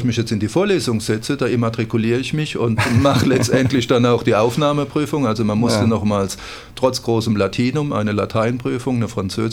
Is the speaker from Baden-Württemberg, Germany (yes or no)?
yes; Mannheim, Baden-Württemberg, Germany; now in Lampertheim, Germany; ich wohne in Lampertheim. Vielleicht zu meiner Jugend aufgewachsen bin ich in der Neckarstadt und auf der Vogelstang. Zur Schule gegangen bin ich im Lessing-Gymnasium in Mannheim und nach Abschluss des Abiturs bin ich zur Bundeswehr gegangen, weil ich verwachsener Mannheimer bin